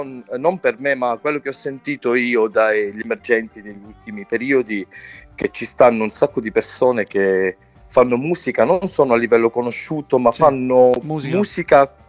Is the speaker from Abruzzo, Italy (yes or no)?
no; Scordia, Sicily, Italy; also born or lived in Caltagirone; io sono nato a Caltagirone, anche un saluto lì, e un saluto particolare anche a Mirabella in Paccheri, che è il paese di mia mamma. Cioè, io sono metà di Mirabella, metà di Scordia.